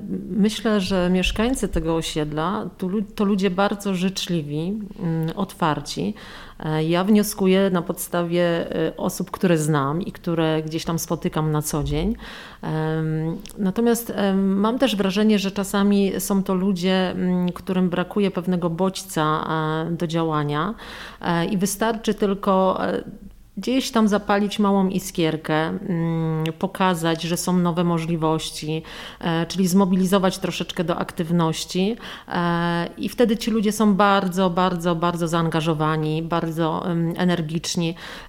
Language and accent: Polish; Wrocław, Lower Silesian Voivodeship, Poland; Ja jestem rodowitą wrocławianką. Przez całe dzieciństwo i okres studiów mieszkałam na Nadodrzu, czyli niedaleko. Później przez około 12 lat mieszkałam na Starym Mieście, bliżej Placu Legionów.